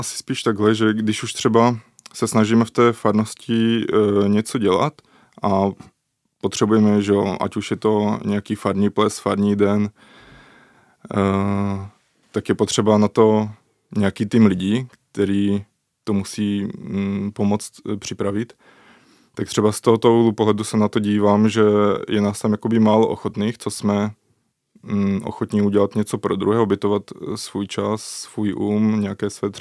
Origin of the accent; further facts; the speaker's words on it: Moravská Nová Ves, South Moravian Region, Czechia; Obec Hrušky, právě Moravská Nová Ves a Týnec. A to je vlastně moje rodná vesnice.